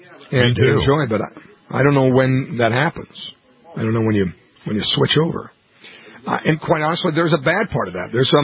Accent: Montevideo, Minnesota, United States; also born or lived in Sioux Falls / Laverne / Iowa / South Dakota; I was born in Sioux Falls, but we lived in Laverne, Minnesota at the time. I did kindergarten in Laverne, moved to Montevideo from first grade until eighth grade, then bounced around to Iowa for a year and a half

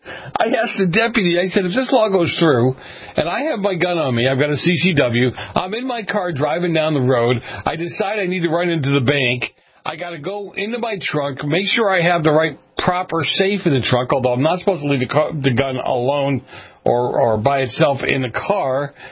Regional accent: Boston, Massachusetts, United States; I grew up in Boston, okay?

